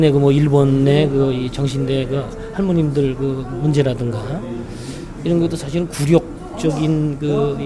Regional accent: South Korea; 저도 이제 한국 사람으로서

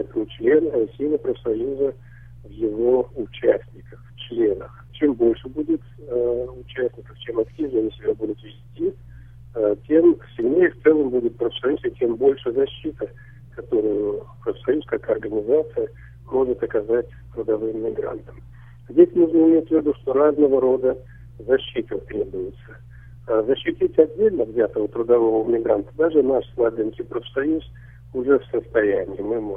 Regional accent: Russia; Да, я российский гражданин, татарин.

